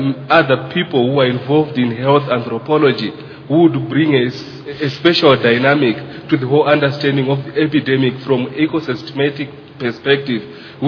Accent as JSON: {"language": "English", "country": "South Africa", "said": "I'm from South Africa."}